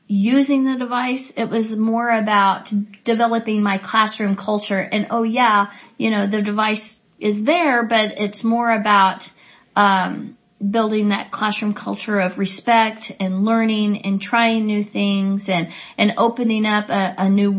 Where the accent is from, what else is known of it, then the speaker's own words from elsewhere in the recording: Texas, United States; And, you know, of course, I'm from Texas.